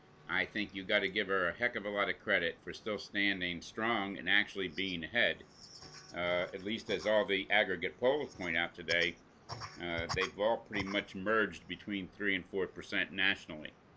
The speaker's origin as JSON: {"language": "English", "region": "New Jersey", "country": "United States", "said": "I mean, I'm from New Jersey and close enough to Atlantic City to have watched Donald Trump bankrupt 4 casinos in the boom times."}